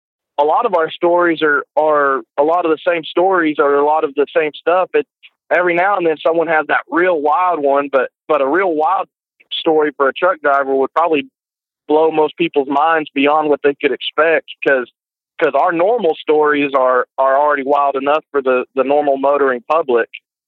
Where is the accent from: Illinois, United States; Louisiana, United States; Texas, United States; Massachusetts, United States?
Texas, United States; Well, I grew up out in West Texas on a farm and ranch